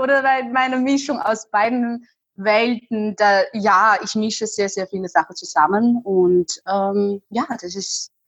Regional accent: China; German is a second language; Also ich fühle mich eigentlich weiterhin als Chinesin und das wird auch nie ändern.

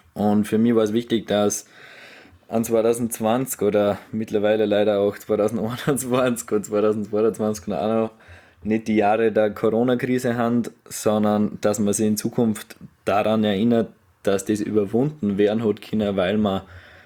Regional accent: Salzburg, Austria; weil ich komme aus Salzburg

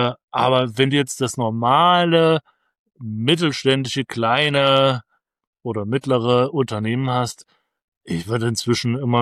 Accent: Saxony, Germany; ich als Sachse

